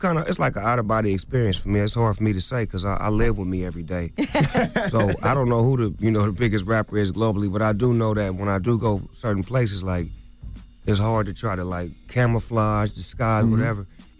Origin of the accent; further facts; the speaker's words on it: West Coast, United States; I'm from the West Coast.